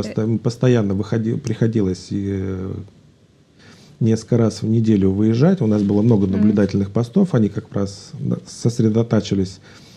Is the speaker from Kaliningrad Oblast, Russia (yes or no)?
yes; Kaliningrad, Kaliningrad Oblast, Russia; Я рос в Калининграде, это достаточно крупный был город, и сейчас портовый.